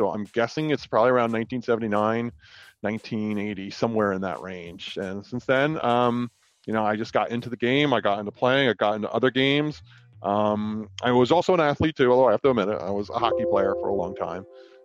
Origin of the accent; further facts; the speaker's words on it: New Jersey, United States; I'm from New Jersey.